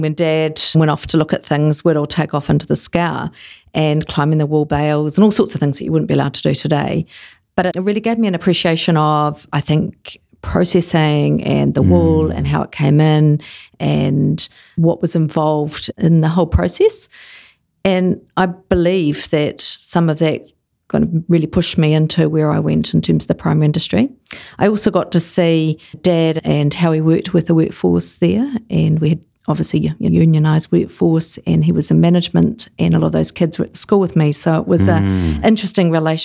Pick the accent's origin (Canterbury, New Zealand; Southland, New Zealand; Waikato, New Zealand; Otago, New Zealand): Southland, New Zealand; Invercargill; growing up in Invercargill, you had the ability to be part of lots of different teams and things because you needed numbers.